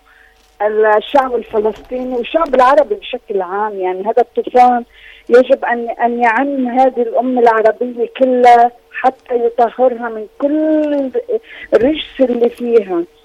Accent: South Governorate, Lebanon; بس أنا كجنوبية وعلى تماس مع هذا العدو كنت أعرفه

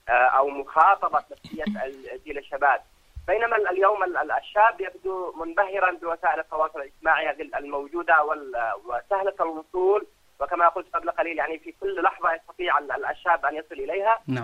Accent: Yemen; هناك الكثير من الإذاعات مثلا عندنا في اليمن

